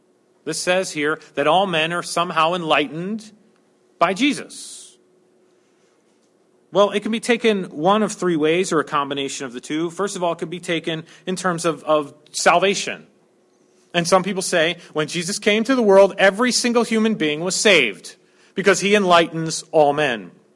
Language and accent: English; Montana, United States; because I was from Montana, and I would go to Jersey for the summers